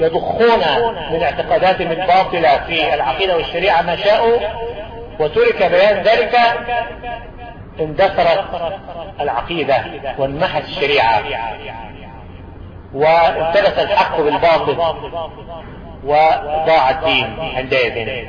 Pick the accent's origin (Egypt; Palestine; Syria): Egypt; وأن يجعل بلدنا مصر في كنفه وأمانه